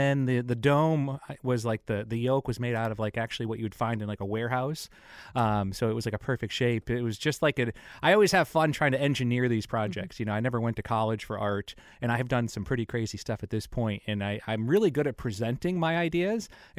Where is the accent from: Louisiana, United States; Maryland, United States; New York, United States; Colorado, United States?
New York, United States; Ithaca; now in Granville, United States; I'm from Ithaca.